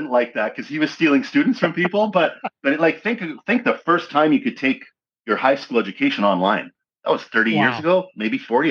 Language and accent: English; British Columbia, Canada; I grew up in the West Coast, British Columbia, Canada.